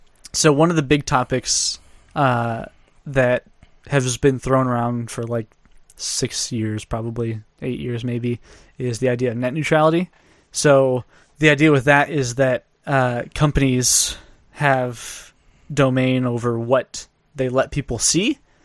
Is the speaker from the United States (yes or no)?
yes; United States; But as an American, I would say be pretty afraid of the censorship.